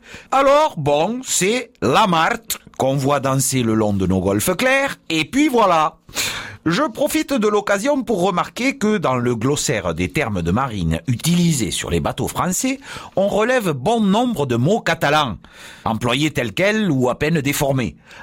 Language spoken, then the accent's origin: French; Occitanie, France; Mais chez nous en Roussillon, sans doute une influence de l'occitan voisin, on lui garde sa féminité à la mer.